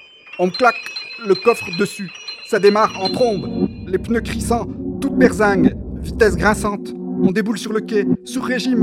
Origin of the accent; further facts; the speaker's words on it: Auxerre, Bourgogne-Franche-Comté, France; born there; Vous vous souvenez que je suis né à Auxerre ?